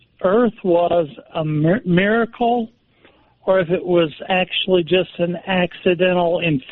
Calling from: Indianapolis, Indiana, United States; I'm from Indianapolis, and I wanted to ask some kind of challenging questions.

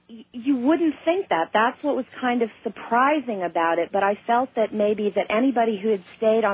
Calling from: Larkspur, California, United States; I'm calling from Larkspur near San Francisco, California.

